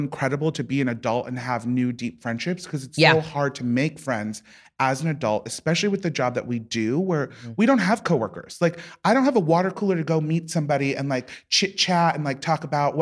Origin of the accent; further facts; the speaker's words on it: Sacramento, California, United States; Yeah, we're hitting my hometown, almost my hometown, Sacramento.